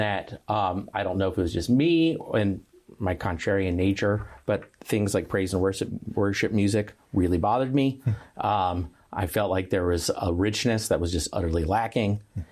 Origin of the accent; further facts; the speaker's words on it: Tucson, Arizona, United States; also born or lived in Santa Barbara, California; Yeah, I grew up in Tucson, Arizona.